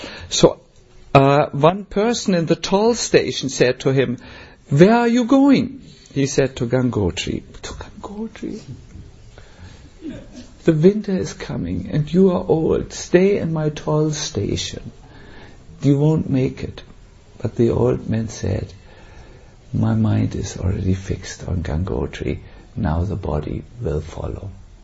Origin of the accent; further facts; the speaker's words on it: Germany; English is a second language; and I come from Germany. This is a scandal for me.